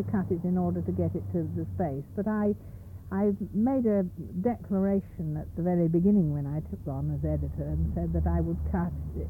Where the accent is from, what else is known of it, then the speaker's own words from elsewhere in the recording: West Midlands, United Kingdom; I was brought up in Shropshire. My father's family actually come from the other side of the Welsh border.